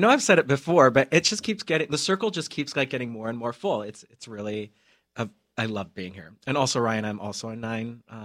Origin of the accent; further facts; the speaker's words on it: Mexico City, Mexico; also born or lived in Tampa, Florida; So I was born in Mexico and in Mexico City. And we actually had two attempts to living in the U.S. The first time was in Florida, in Tampa.